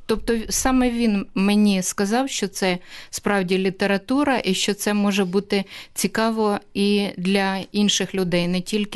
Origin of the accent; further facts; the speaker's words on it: Zhytomyr Oblast, Ukraine; бо я виросла на Поліссі, на Житомирщині.